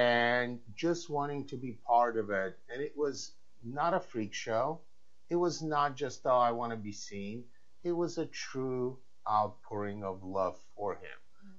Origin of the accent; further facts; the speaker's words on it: Louisville, Kentucky, United States; And I grew up in Louisville, so for me, I feel like it's home.